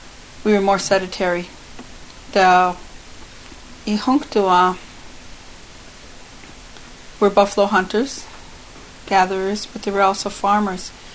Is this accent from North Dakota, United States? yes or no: yes; North Dakota, United States; I'm from the Standing Rock Sioux Tribe. I live in Fort Yates, North Dakota.